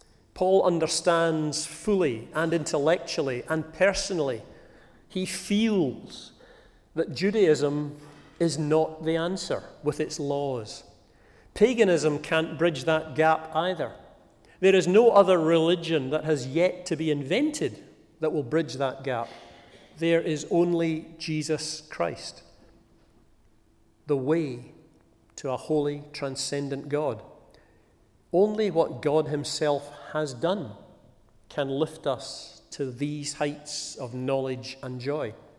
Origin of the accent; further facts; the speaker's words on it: Glasgow, Scotland, United Kingdom; I'm from Glasgow, no mean city.